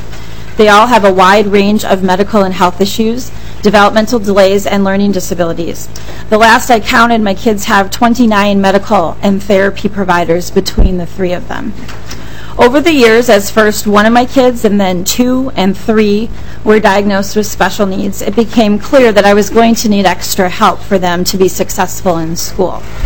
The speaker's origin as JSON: {"language": "English", "town": "Eden Prairie", "region": "Minnesota", "country": "United States", "said": "I'm from Eden Prairie."}